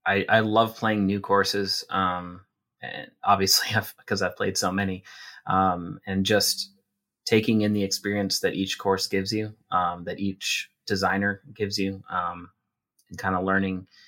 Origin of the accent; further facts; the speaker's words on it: New Hampshire, United States; moved away as an adult; also born or lived in Virginia; So I born and raised in New Hampshire 21 years, then moved to Virginia.